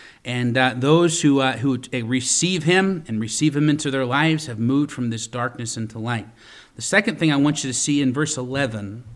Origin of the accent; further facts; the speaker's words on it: Virginia, United States; I remember when I was a kid, I grew up in Virginia, and there are all kinds of caverns in Virginia.